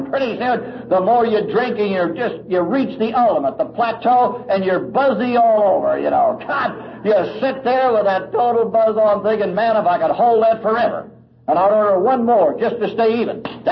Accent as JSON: {"language": "English", "town": "Los Angeles", "region": "California", "country": "United States", "tie": "born or raised there", "said": "being born and raised in L.A., being Irish and Italian, I'm sure had something to do with it."}